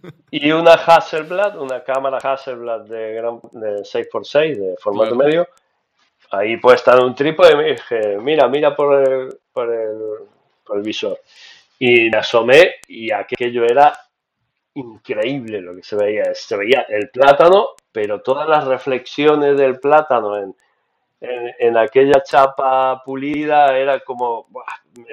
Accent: Córdoba, Argentina; now in Spain; mi ciudad era donde yo nací, la ciudad de Córdoba, en Argentina, que es una ciudad relativamente pequeña, una ciudad de interior, allí en el fin del mundo

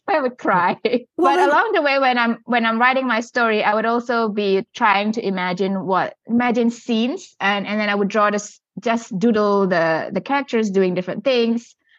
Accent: Singapore; So I grew up in Singapore, where hungry ghosts is pretty big.

